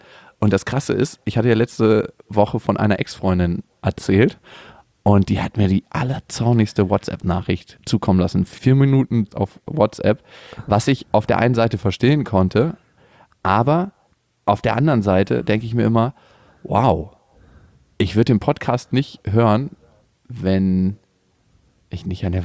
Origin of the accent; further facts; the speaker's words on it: Berlin, Germany; und da bin ich dann quasi aufgewachsen und geboren worden, also nicht in der Wohnung, aber im Krankenhaus nebenan. Eigentlich bin ich aus Friedenau und nicht aus dem harten Neukölln, wie ich das gerne wäre.